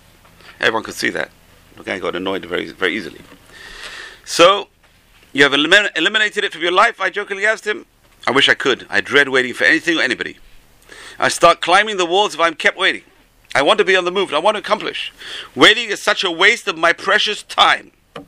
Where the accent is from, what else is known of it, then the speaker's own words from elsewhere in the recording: England, United Kingdom; when I was a kid growing up in England you have to have patience.